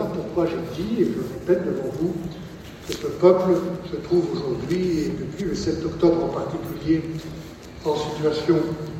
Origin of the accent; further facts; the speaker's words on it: France; ici chez nous en France, nous devons aussi regarder en face